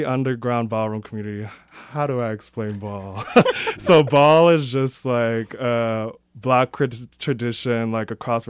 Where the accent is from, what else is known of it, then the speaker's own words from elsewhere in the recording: East Coast, United States; now in Kansas City, United States; So I'm a Kansas City transplant. I moved here in 2021, and I'm originally from the East Coast.